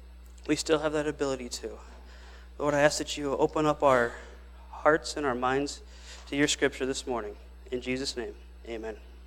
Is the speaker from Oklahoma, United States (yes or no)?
no; Miles City, Montana, United States; I'm from Miles City, Montana.